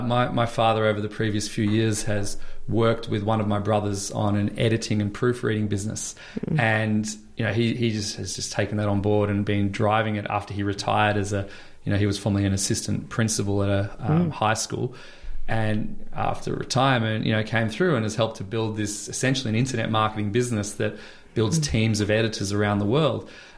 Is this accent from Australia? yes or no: yes; Melbourne, Victoria, Australia; also born or lived in Townsville; I'm a Melbourne boy. My parents were teachers working in the education system and grew up in Melbourne, the Dandenongs, Townsville for a little while, and then back to Melbourne. So I'm from the Cheltenham, Parkdale area.